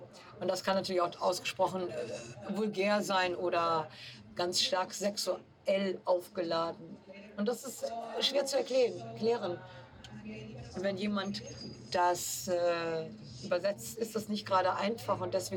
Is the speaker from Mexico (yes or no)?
yes; Mexico; Und wir als Mexikaner, Mexikanerinnen finden immer Wege, die Sprache irgendwie so zu drehen und zu wenden, dass sie uns gefällt.